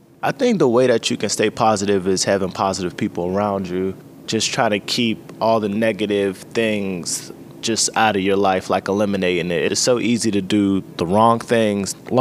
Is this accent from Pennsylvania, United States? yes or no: yes; Pittsburgh, Pennsylvania, United States; I grew up in the Hill District all my life. I was born up Sugar Top. And then for a couple years, we moved to the North Side.